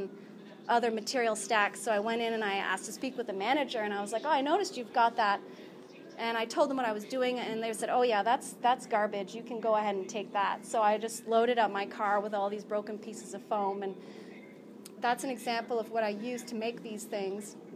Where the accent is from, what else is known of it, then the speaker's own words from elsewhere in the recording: Cape Breton, Nova Scotia, Canada; Susan mentioned I'm from Canada. I grew up on the east coast of Canada.